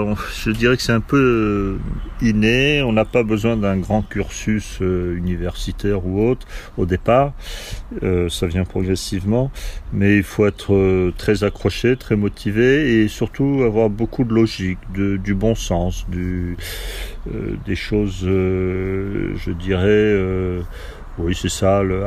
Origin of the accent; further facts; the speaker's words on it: Toulon, Provence-Alpes-Côte d'Azur, France; J'ai grandi dans le sud de la France, à Toulon, où j'ai pu découvrir le monde de la mer